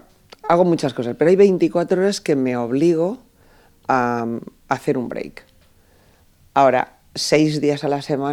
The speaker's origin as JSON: {"language": "Spanish", "town": "Peñíscola", "region": "Valencian Community", "country": "Spain", "tie": "born or raised there", "said": "Vivíamos en un pueblo, yo soy de Peñíscola, mi pueblo era pequeñito"}